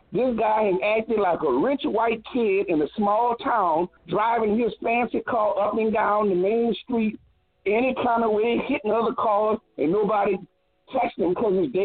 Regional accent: United States; the big threat we all as American citizens been told was going to come from the outside

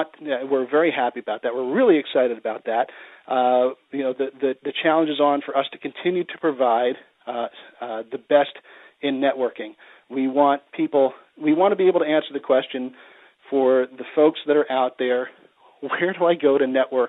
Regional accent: New Jersey, United States; I grew up in Jersey, so most of my contacts were out of Jersey or Pennsylvania, New York, or Delaware.

